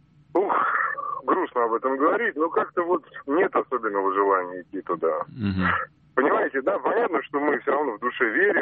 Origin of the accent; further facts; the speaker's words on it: Moscow, Russia; я из Москвы.